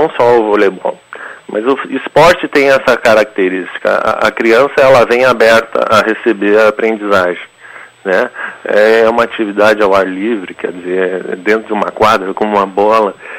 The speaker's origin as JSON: {"language": "Portuguese", "town": "Ijuí", "region": "Rio Grande do Sul", "country": "Brazil", "tie": "born or raised there", "said": "é poder fazer isso em Ijuí, que é a minha cidade natal"}